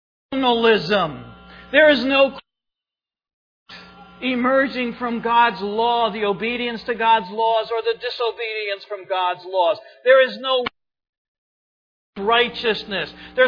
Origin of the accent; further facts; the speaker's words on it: New York, United States; I'm from New York, but I really have a distaste for all three New York football teams.